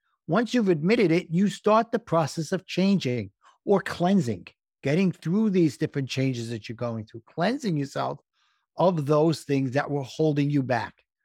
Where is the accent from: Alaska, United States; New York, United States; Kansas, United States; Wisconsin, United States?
New York, United States; accent: New York; hopefully my New York accent didn't screw that up for everybody else, Diana.